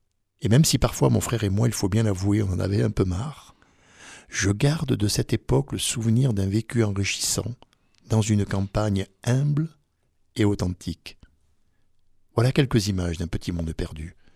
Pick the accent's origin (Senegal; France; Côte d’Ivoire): Senegal; born there; qui est d'ailleurs le plat de référence au Sénégal, mon pays natal.